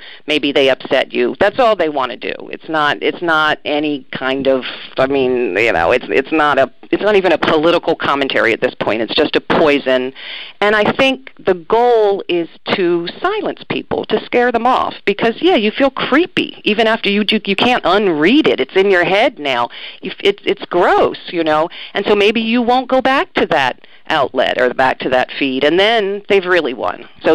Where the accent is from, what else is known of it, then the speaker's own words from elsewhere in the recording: Maryland, United States; I'm from Maryland, you know, in D.C. area